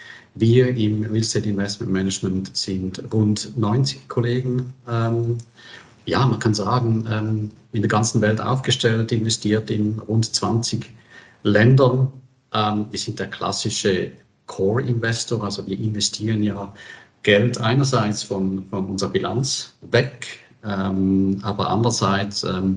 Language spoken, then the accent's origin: German; Switzerland; als Schweizer, ja, Bank, Schokolade, Käse, das sind so die Jargons bei uns